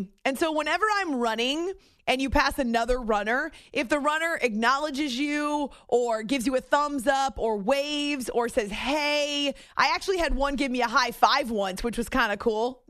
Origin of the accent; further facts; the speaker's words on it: Concord, New Hampshire, United States; That's not where I grew up. I grew up in Concord, New Hampshire, but I love the White Mountains.